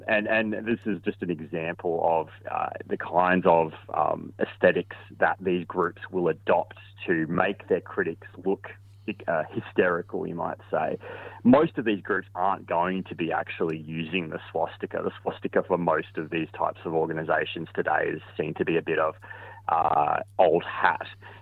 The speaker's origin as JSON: {"language": "English", "country": "United States", "lives_now": "Australia", "said": "You know, my own heritage, I'm from the United States."}